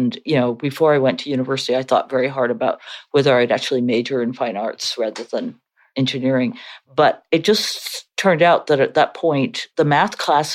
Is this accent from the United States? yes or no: no; Edmonton, Alberta, Canada; accent: Scottish; also born or lived in Scotland; we moved from Edinburgh, Scotland to Edmonton, Alberta. I was born in Canada, but we moved to Scotland when I was four. And when I came back, it was really, really difficult culture shock because I was going from a girls' school to a co-ed school, and I had a very strong Scottish accent.